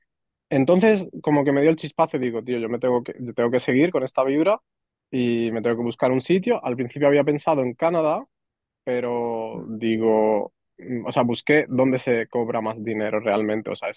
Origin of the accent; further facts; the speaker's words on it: Málaga, Andalusia, Spain; now in Lausanne, Switzerland; Justamente porque yo vengo de Málaga y no estoy muy acostumbrado a ciudades muy grandes